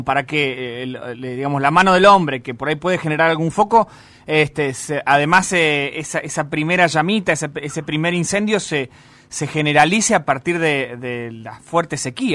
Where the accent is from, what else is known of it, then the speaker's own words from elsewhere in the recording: Rufino, Santa Fe, Argentina; ahí me toca a veces recorrerlo porque soy de Rufino